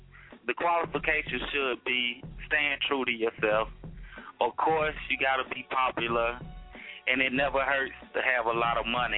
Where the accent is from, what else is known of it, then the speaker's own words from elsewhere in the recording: Monroe, Louisiana, United States; I'm from Monroe, Louisiana, 318. It's like 2 hours from Shreveport, 4 hours from Dallas, Texas.